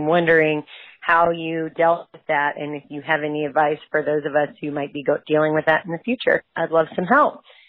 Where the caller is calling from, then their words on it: Maryland, United States; I'm calling from Maryland.